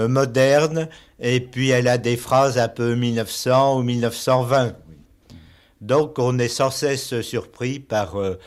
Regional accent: Paris, Île-de-France, France; born there; je suis né à Paris.

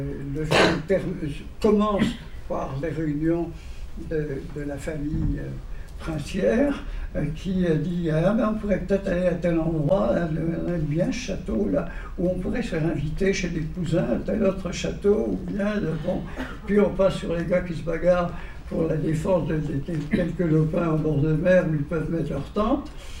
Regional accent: Brittany, France; et j'étais rentré chez moi en Bretagne

